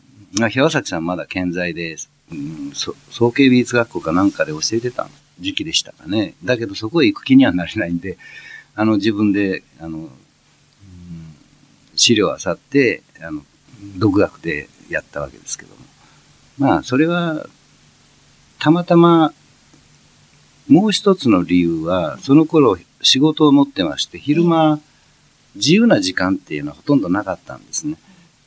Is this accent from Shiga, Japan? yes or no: yes; Otsu, Shiga, Japan; also born or lived in Hiroshima; now in Tokyo, Japan; 僕は小さい頃広島の山奥で育って、高校生ぐらいの時に、高校卒業まではその後小学校5年から、琵琶湖のそば、滋賀県の大津市におりましたんで